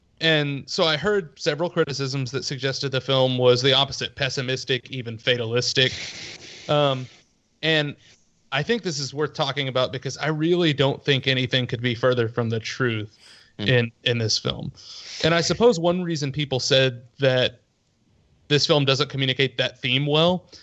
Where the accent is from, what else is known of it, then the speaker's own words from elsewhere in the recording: Texas, United States; So like I'm from Texas, and the myth of the Alamo, the legend of the Alamo is huge in Texas.